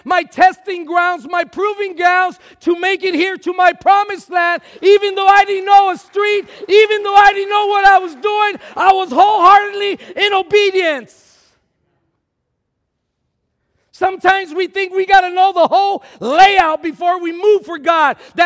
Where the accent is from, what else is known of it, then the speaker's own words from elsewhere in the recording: Texas, United States; I would go because I was Hispanic. I was from Texas.